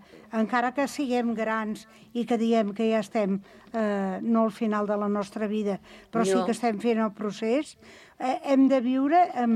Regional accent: Catalonia, Spain; Són 2 dies, la pela. Aquí som catalans, eh?

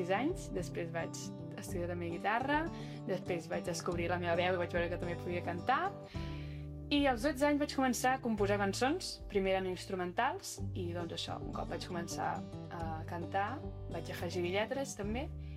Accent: Vilafranca del Penedès, Catalonia, Spain; i tinc 18 anys, sóc de Vilafranca del Penedès.

